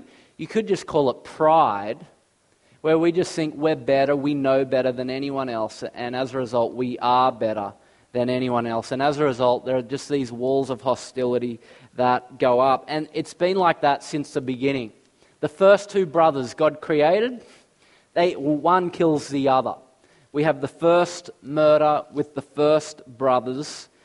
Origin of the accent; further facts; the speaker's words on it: Australia; you're not from Australia, I am from Australia.